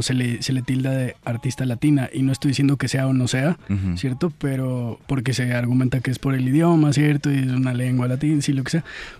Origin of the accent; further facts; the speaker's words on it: Ecuador; Yo que soy ecuatoriano, pero nací acá, voy a decir eso.